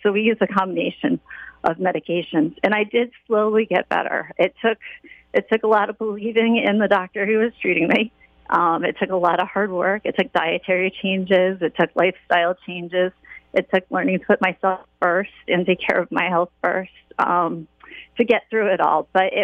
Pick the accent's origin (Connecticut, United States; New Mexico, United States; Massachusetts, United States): Connecticut, United States; Waterford; Correct. I was born and raised in Waterford.